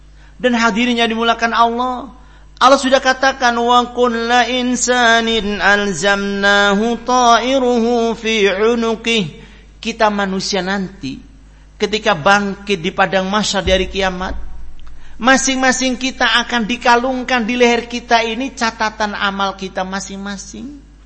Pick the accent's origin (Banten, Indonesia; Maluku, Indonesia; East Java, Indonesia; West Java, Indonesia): Maluku, Indonesia; Ambon; Ini kebetulan kami datang ziarah jauh dari Ambon ke Cilongo.